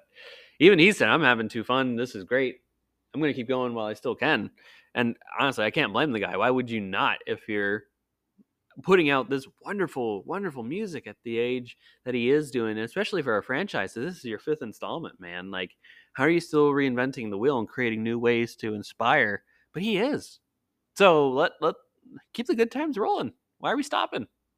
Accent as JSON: {"language": "English", "town": "Hershey", "region": "Pennsylvania", "country": "United States", "said": "I am originally from Central Pennsylvania, South Central Pennsylvania, if you will. Originally from the Hershey area"}